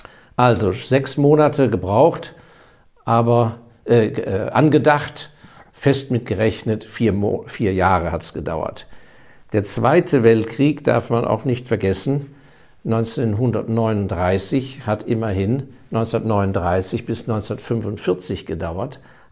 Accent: Hong Kong; als Jugendlicher, bin ich ja in Hongkong zur Schule gegangen

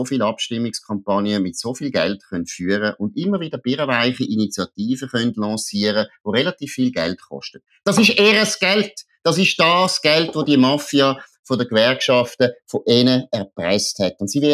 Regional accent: Switzerland; Und da auch als Schweizer kann man sich noch nicht zurücklehnen

